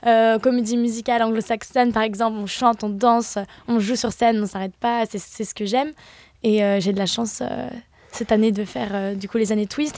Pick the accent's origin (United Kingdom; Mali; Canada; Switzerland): Switzerland; now in Paris, France; je suis suisse, donc j'étais en Suisse